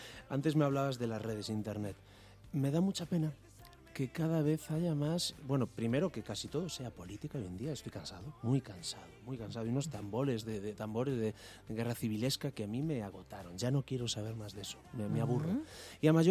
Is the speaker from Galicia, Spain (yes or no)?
yes; Ferrol, Galicia, Spain; Y digo, pero si soy de Ferrol, ¿qué flamenco te voy a dar?